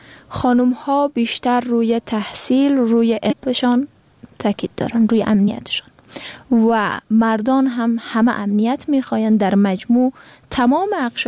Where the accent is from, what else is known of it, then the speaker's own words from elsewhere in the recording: Afghanistan; به عنوان یک افغان به این باور هستم